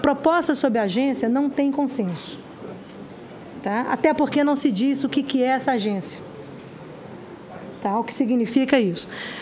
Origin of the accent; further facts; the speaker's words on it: Brazil; como uma ministra de meio ambiente do Brasil e como brasileira